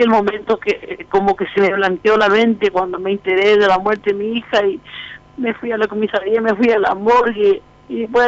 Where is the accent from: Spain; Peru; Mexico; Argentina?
Argentina; como argentina y mi familia toda argentina